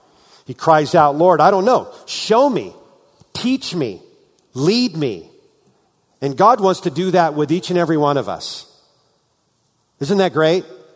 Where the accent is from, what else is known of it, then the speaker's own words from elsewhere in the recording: California, United States; I am from California. I don't want to go to Oregon.